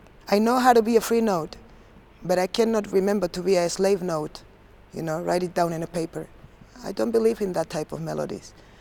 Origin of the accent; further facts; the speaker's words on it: Palma, Balearic Islands, Spain; English is a second language; Well, I come from Mallorca. I was born in Palma de Mallorca.